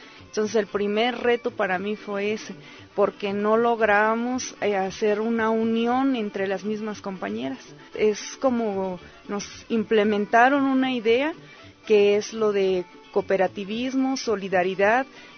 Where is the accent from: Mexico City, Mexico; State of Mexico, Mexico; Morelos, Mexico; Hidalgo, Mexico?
Hidalgo, Mexico; now in Ixmiquilpan, Mexico; Yo vengo del estado de Hidalgo, de la sierra del estado de Hidalgo, del municipio de Los Ochitlán Hidalgo. Actualmente vivo en Ixmiquilpan, tengo 25 años.